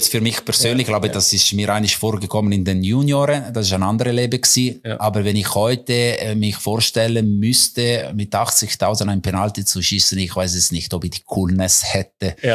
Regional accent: Coldrerio, Ticino, Switzerland; als Junge in Coldrero, wo ich angefangen habe

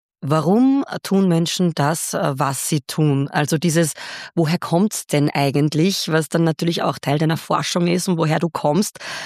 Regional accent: Lichtenberg, Upper Austria, Austria; now in Vienna, Austria; Ich bin aus Lichtenberg, also ist nicht so weit weg. Und dann nach Wien gegangen.

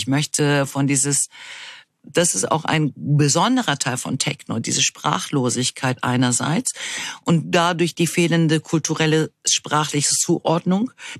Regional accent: Berlin, Germany; also born or lived in Munich / Dortmund / Essen / Izmir; ich bin in Deutschland geboren, in München bin ich geboren, aber habe noch nie dort gelebt. Seit meinem 6., 7. Lebensjahr befinde ich mich in Berlin. Dazwischen war ich in Dortmund, Essen und in Izmir in der Türkei.

